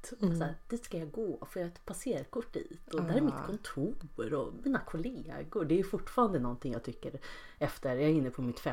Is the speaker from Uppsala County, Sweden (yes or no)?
yes; Bålsta, Uppsala County, Sweden; Bålsta, som ligger Enköping, alltså Uppland.